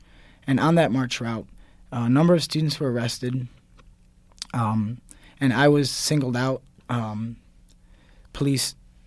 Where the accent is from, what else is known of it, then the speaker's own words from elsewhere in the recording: Ohio, United States; now in New York City, United States; I come from Ohio. People think I'm in New York City